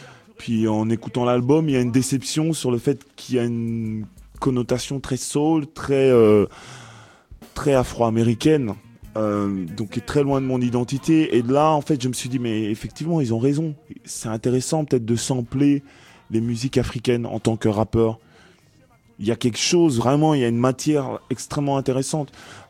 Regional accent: Kasaï, DR Congo; un rythme issu du Kivu, du Kasaï, c'est ma région d'origine.

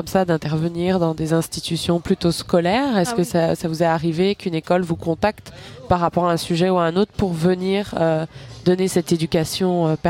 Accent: Nantes, Pays de la Loire, France; je parle d'un point de vue d'une Française. Je viens de Nantes, c'est une ville qui est un ancien port pendant la traite atlantique

